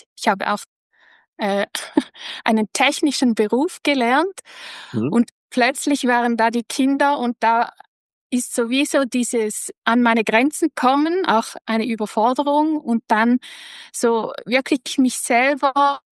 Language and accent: German; Switzerland; Also ich komme aus der Schweiz, in etwa 30 Minuten vom Bodensee.